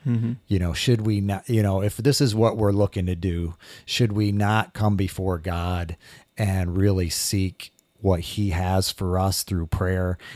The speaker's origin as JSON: {"language": "English", "town": "Windfall", "region": "Indiana", "country": "United States", "tie": "born or raised there", "said": "so many people from back where I grew up in Windfall didn't recognize me."}